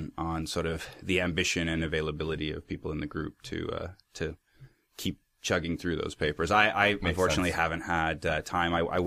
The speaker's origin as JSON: {"language": "English", "town": "Richmond", "region": "British Columbia", "country": "Canada", "tie": "born or raised there", "also_born_or_lived": "Vancouver", "said": "Yeah, I actually grew up in Richmond. Mm-hmm. I was born in Vancouver, but I grew up in Richmond."}